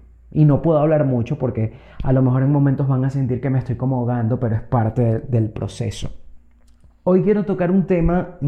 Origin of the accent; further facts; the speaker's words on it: Maracaibo, Zulia, Venezuela; vivo en una ciudad súper creyente de la Virgen María, soy de Venezuela, para los que no lo sepan, de Maracaibo